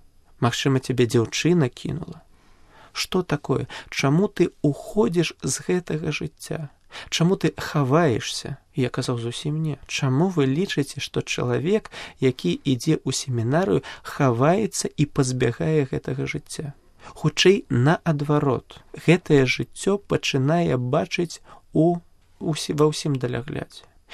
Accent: Maladzyechna, Minsk Region, Belarus; У маім родным горадзе зараз існуюць две парафіі, афіцыйна зарэгістраваныя.

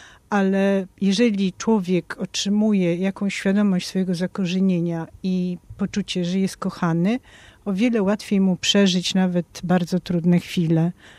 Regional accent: Sofia, Sofia City, Bulgaria; w Sofii tam się urodziłam i tam się wychowałam.

